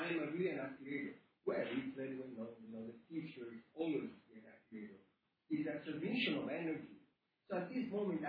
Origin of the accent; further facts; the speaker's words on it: Rome, Lazio, Italy; now in Los Angeles, United States; I'm living in Los Angeles, and I come from Rome, Italy.